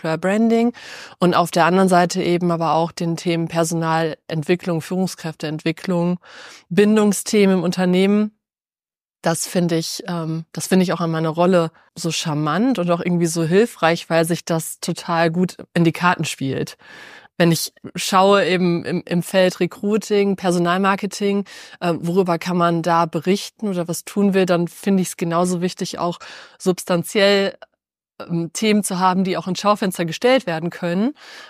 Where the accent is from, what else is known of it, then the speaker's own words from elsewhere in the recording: Versmold, North Rhine-Westphalia, Germany; also born or lived in Warendorf; Geboren bin ich in Warndorf, aufgewachsen in Versmold im Kreis Gütersloh.